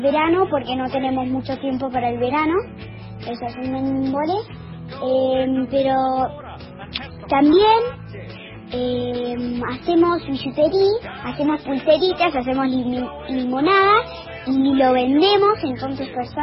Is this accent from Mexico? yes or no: no; Argentina; now in United States; tengo 9 años y yo soy argentina, pero vivo en Minnesota ahora.